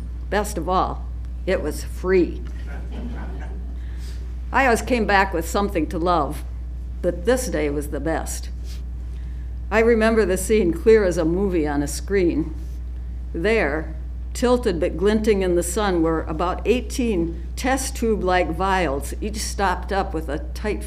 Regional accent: Wisconsin, United States; I don't know if I was born a skinflint or just picked up the scavenging bug from growing up in Crawford County, Wisconsin.

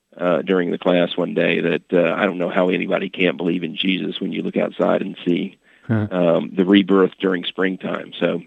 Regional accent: Columbus, Ohio, United States; At the time that I was growing up, Columbus, my hometown, was about 200,000 people, and I think the Jewish population at that time was about 1,000.

